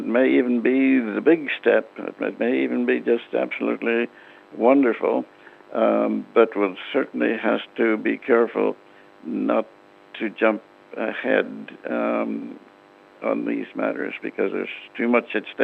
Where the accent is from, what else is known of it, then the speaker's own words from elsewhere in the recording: Ramelton, County Donegal, Ireland; I was going to spend time back in my hometown of Remelton, among other places.